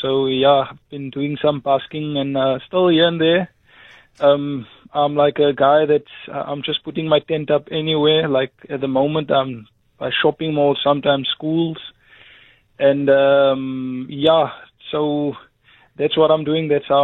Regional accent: Cape Town, Western Cape, South Africa; I was born in Cape Town, and then I went to go live that side for a few years and attended, started school that side. But then I was brought back to Cape Town at the age of 10 years old, so... That's why I speak a little bit of Xhosa

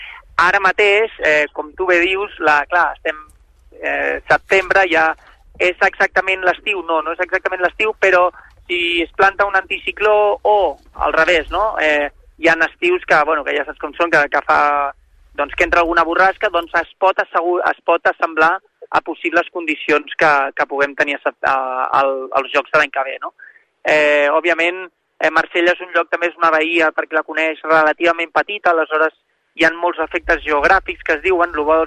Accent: Barcelona, Catalonia, Spain; segur que com a espectadors i com a barcelonins, doncs la disfrutarem a tope

